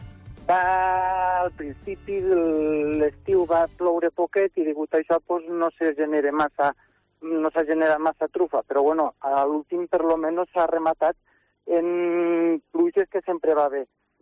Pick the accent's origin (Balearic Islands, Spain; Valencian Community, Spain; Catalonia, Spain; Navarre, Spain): Valencian Community, Spain; Culla; bueno, jo soc de Culla i quasi està feo dir-ho